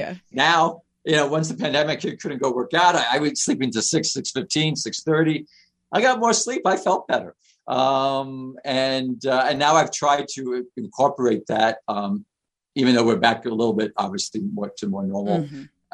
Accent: New York City, New York, United States; And I lived in New York. I grew up in Queens. You walk to school in Queens, right?

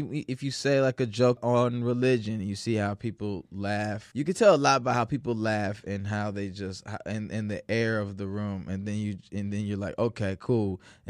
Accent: Naperville, Illinois, United States; Growing up in Naperville sucked. Nice books, a little racism.

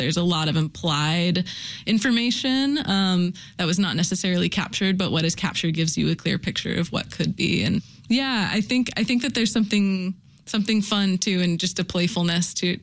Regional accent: Louisiana, United States; She's like a home state hero. I'm from Louisiana.

